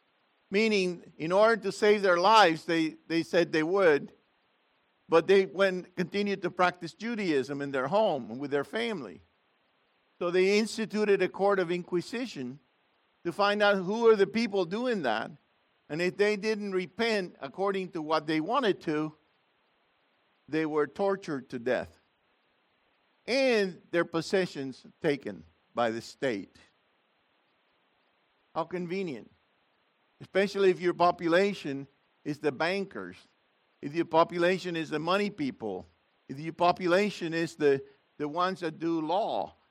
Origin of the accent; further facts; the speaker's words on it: Puerto Rico; I'm from Puerto Rico. Puerto Rico was discovered in the second voyage of Christopher Columbus. It's a tiny little island, a speck of an island, only 100 miles wide and 100 miles long, 35 wide, a little rectangle, so to speak, of an island.